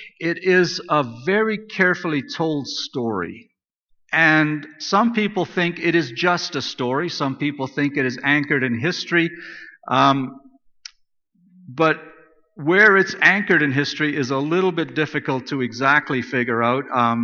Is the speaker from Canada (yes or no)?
yes; Saskatchewan, Canada; But when I was a kid growing up in Saskatchewan